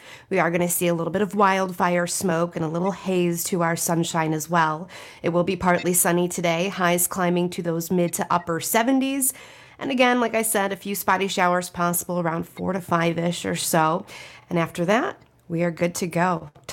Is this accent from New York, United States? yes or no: no; Chicago, Illinois, United States; Well, I'm from Chicago, so I am a pizza snob. I'm also Italian, so there's that as well.